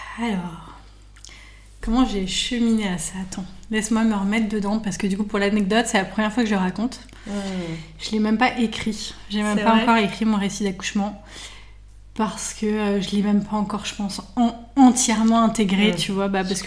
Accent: Paris, Île-de-France, France; Moi, j'ai grandi dans Paris

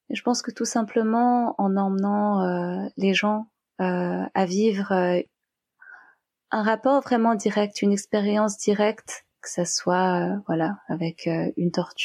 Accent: Paris, Île-de-France, France; Parce que j'ai vu à quel point cela m'avait manqué en grandissant à Paris.

